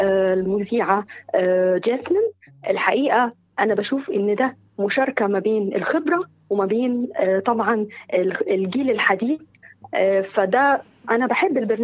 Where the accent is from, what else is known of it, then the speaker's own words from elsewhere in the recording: Egypt; علشان نقدر نحافظ على ثقافتنا كمصريين وعاداتنا وتقاليدنا